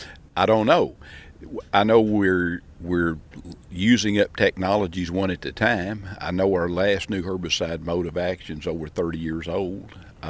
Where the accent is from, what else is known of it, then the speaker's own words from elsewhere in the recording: Arkansas, United States; I'm from Arkansas.